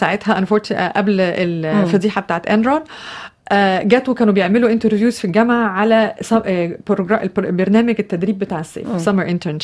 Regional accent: Heliopolis, Cairo Governorate, Egypt; moved away as an adult; أنا اتولدت في مصر، مصر جديدة، فضلت هناك لغاية ما خلصت أولى جامعة.

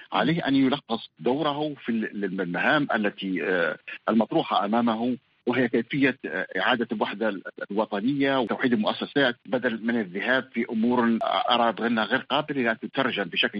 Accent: Libya; تربك علاقتنا كليبيين مع دول الجوار

